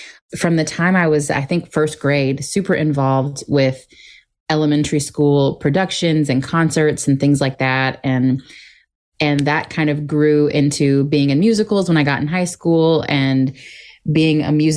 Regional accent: Arkansas, United States; I'm from Arkansas originally, so I spent a couple of years bouncing around different theaters near where I grew up in Arkansas

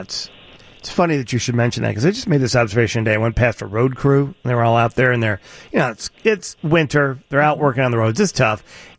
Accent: Chicago, Illinois, United States; I'm a Chicagoan, and it hit me.

